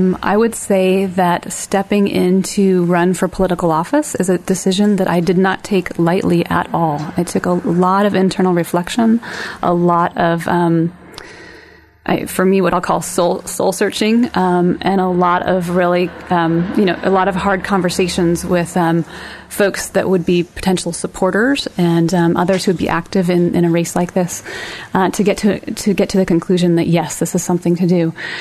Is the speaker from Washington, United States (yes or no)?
yes; Seattle, Washington, United States; I came from Seattle, so grunge is still something that I listen to when I need to.